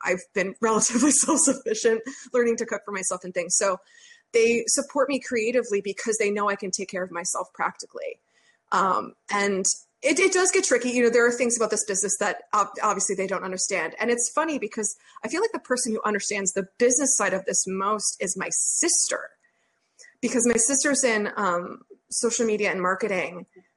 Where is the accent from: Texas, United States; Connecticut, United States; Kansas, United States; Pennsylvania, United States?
Connecticut, United States; And I'm from Connecticut, so there's not a whole heck of a lot there anyway.